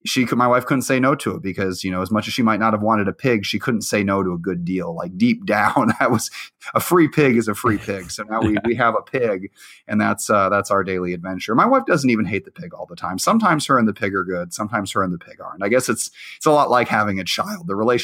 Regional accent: Iowa, United States; I was born in Iowa and I lived there till I lived on the farm for a few years, and then we lived in a college town.

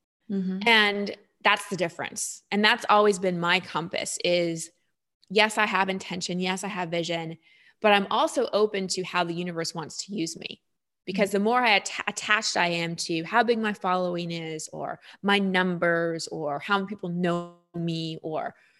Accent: Texas, United States; I live in Texas. I grew up in Texas.

